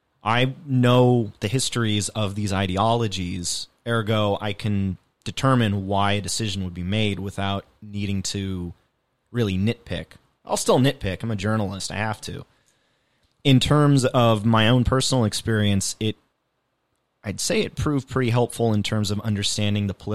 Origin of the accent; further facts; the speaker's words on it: Los Angeles, California, United States; born there; I was born in Los Angeles.